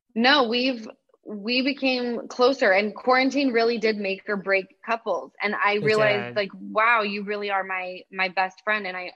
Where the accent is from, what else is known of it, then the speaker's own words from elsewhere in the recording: Utah, United States; You know, like … from Utah.